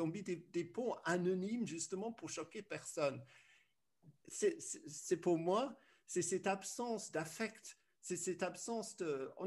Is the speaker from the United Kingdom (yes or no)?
yes; South West England, United Kingdom; Moi, j'ai grandi en Cornouailles dans les années 60.